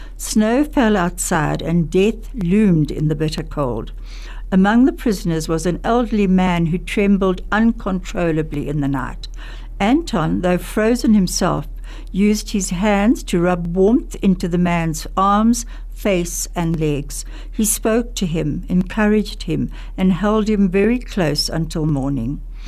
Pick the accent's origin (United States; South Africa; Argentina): South Africa; as a people, as a South African Jews, we've been very hurt.